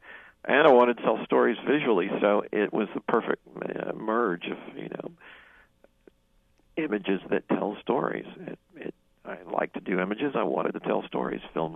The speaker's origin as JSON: {"language": "English", "region": "Louisiana", "country": "United States", "tie": "born or raised there", "said": "Because I grew up in Louisiana, and it was a boisterous, large and boisterous household, and I was the youngest"}